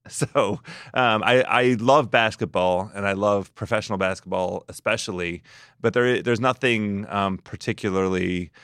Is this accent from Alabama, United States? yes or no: no; Silver Spring, Maryland, United States; Well, and I grew up in Silver Spring.